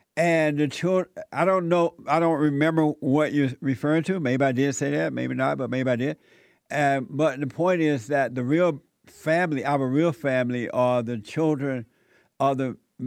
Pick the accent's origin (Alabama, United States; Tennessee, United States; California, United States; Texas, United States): Alabama, United States; I grew up in Alabama, as you know, under the Jim Crow law, as you know.